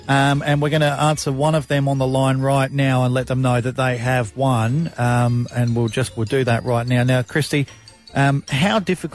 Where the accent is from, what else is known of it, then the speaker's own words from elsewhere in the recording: South Australia, Australia; And for over a week as well, South Australia, my home state.